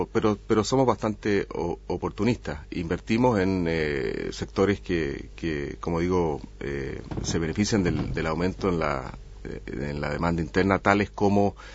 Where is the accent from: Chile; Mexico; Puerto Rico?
Chile; also born or lived in New York, United States; Efectivamente, yo nací en Nueva York, pero mi familia se mudó a Chile cuando yo era muy pequeño y vivía allá 20 años. Después me fui a vivir a Estados Unidos otros 20 años más y volví a Chile en el año 2006.